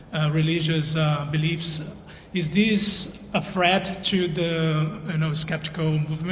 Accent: Brazil; I'm a fan from Brazil.

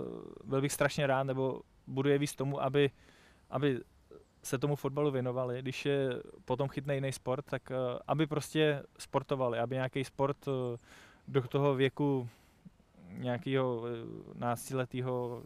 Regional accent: Prague, Czechia; Je to tak, já jsem se narodil v Praze, jsem na to hrdý

